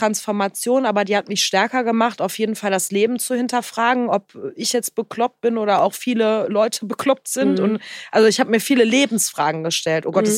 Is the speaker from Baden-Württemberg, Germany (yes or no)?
no; Bochum, North Rhine-Westphalia, Germany; Wenn man überlegt, ne, ich komme hier aus Bochum, aus der Bronx, so nach dem Motto.